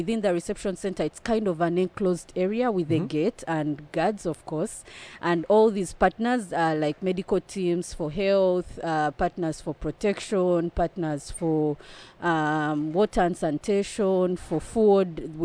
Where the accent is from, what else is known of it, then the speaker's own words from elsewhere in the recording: Uganda; I grew up in a town that's far from the capital, from the capital city of the country.